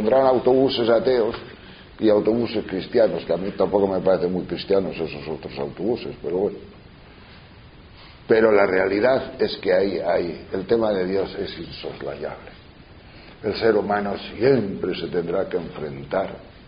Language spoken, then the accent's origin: Spanish; León, Castile and León, Spain; Pues esa es la palabra jorugar. Hablo de León, yo soy de León.